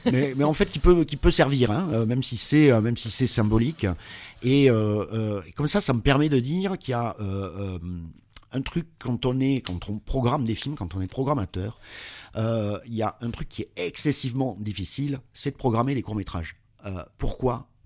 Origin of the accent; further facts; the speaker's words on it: Toulouse, Occitanie, France; Donc, on a décidé, comme on est feignant, parce qu'on est toulousain